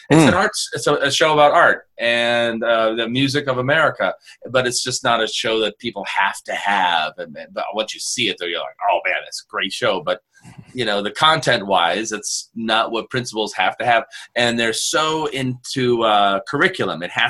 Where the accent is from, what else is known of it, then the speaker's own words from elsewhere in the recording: Ohio, United States; I grew up in Ohio, went to school in Cincinnati.